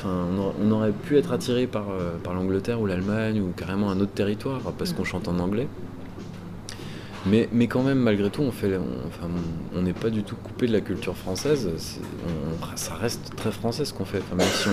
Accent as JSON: {"language": "French", "town": "Lure", "region": "Bourgogne-Franche-Comté", "country": "France", "lives_now": "Besançon, France", "said": "On est de Lure."}